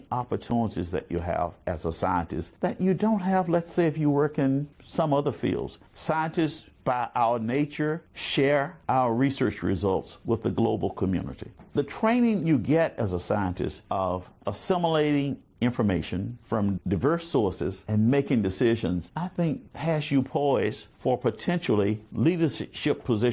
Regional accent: Birmingham, Alabama, United States; growing up in Birmingham, Alabama, in the late 50s and 60s, there were barriers.

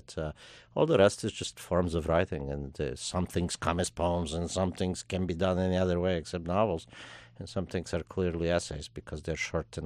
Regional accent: Romania; moved away as an adult; I grew up in Romania, where I was born, and I didn't leave there until I was 19 years old.

